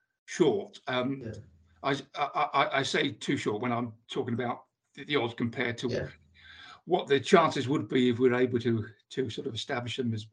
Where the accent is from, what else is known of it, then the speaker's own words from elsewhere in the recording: Bournemouth, South West England, United Kingdom; Bournemouth, which is my hometown club